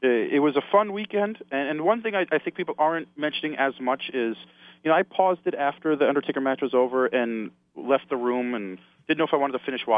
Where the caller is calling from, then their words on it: New Jersey, United States; from New Jersey.